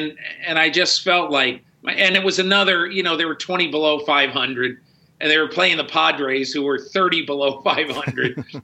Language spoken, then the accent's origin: English; Connecticut, United States; I've been a fan since I was a little kid growing up in Connecticut.